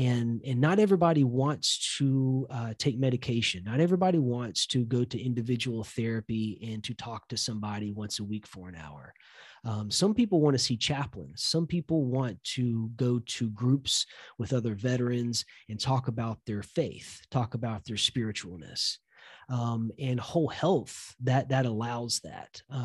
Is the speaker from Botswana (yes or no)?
no; the South, United States; I grew up religious. And so I grew up religious in the South.